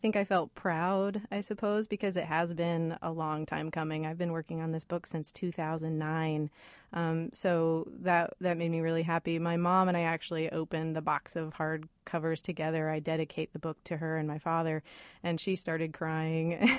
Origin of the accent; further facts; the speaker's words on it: Fort Wayne, Indiana, United States; I am. I'm from Fort Wayne.